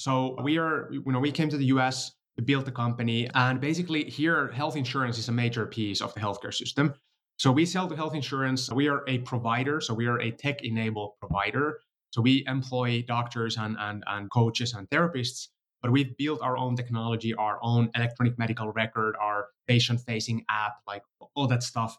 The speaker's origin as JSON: {"language": "English", "country": "Finland", "lives_now": "United States", "said": "So we came from Finland. We had like absolutely no connections in the US, like maybe like a cousin's cousin or something, but that's it."}